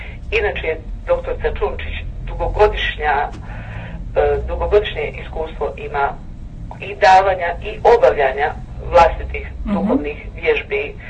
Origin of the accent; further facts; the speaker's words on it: Čitluk, Federation of Bosnia and Herzegovina, Bosnia & Herzegovina; Ja dolazim iz Hercegovine, točnije iz Čitluka. Imam 53 godine, majka sam jednog djeteta